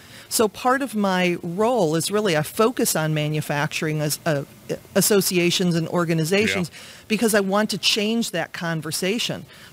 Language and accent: English; Cleveland, Ohio, United States; I'm a huge fan of my hometown. And it thrills me when somebody comes from the outside and gets to experience how cool Cleveland really is.